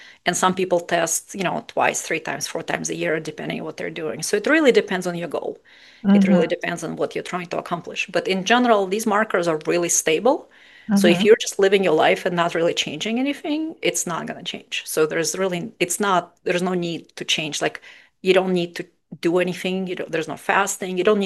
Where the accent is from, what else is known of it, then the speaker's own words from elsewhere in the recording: Russia; I grew up in Russia, so, and I'm very white